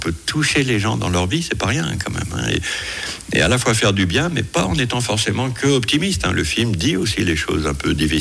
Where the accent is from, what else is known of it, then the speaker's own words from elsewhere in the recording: Lyon, Auvergne-Rhône-Alpes, France; Moi, je suis lyonnais, donc hein